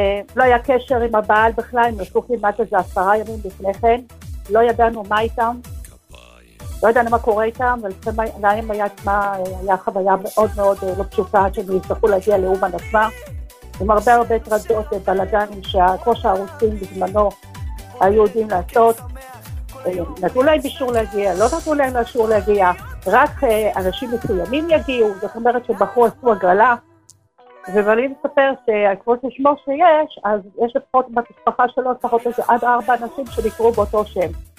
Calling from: Central District, Israel; אני מאזור המרכז.

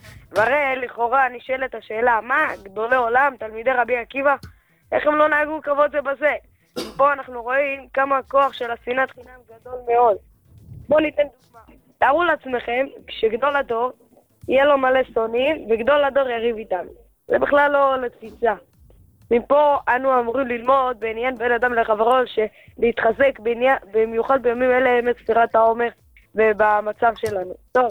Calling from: Rehovot, Central District, Israel

